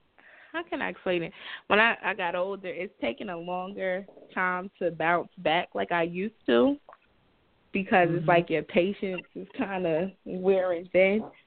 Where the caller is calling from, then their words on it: New Jersey, United States; I'm calling from New Jersey.